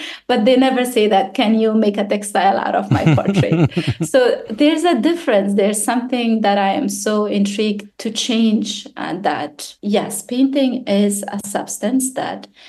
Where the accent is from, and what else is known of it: Afghanistan; born or raised there